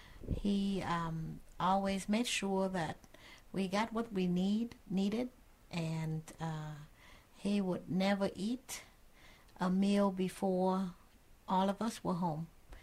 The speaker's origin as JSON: {"language": "English", "town": "Saigon", "region": "Ho Chi Minh City", "country": "Vietnam", "said": "I'm originally from Saigon, Vietnam."}